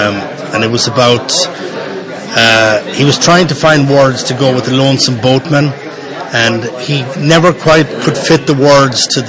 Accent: Portumna, Connacht, Ireland; Actually, I'm from Portumna, County Galway.

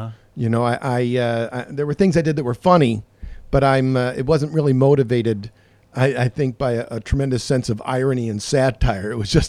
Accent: Hornell, New York, United States; Well, you know, I grew up in a small town. My hometown is in Hornell, New York, Steuben County, sort of the southwest Finger Lake region.

